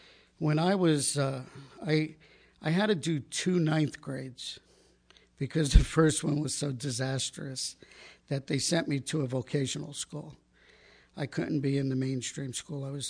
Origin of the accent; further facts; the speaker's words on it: New Jersey, United States; So when I was younger, I grew up in Jersey.